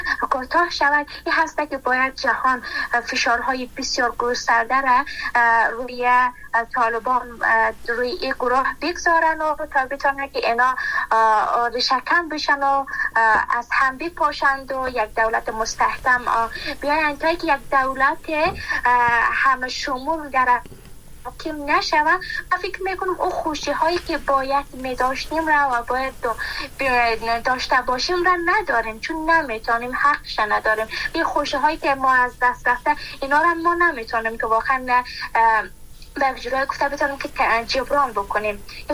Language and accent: Persian; Afghanistan; من خودم به عنوان یک از افغانستان هستم